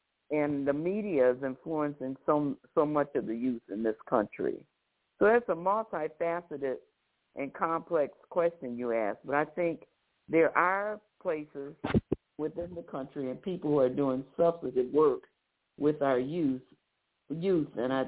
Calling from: Detroit, Michigan, United States; I'm calling you from Detroit, Michigan

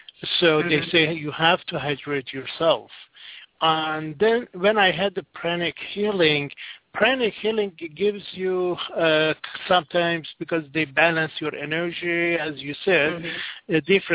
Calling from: United States; I'm calling from the United States.

